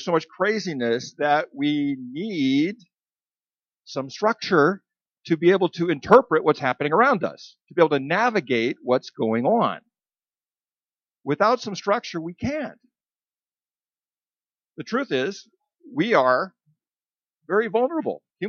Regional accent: Idaho, United States; I remember growing up in Idaho, where I actually grew up with a stimulation deficit. There was nothing happening up there.

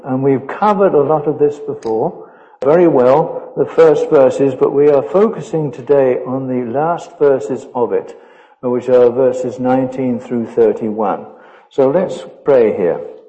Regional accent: United Kingdom; now in United States; But he is, since I'm still British, he is my king as well. I am American, but I'm also British.

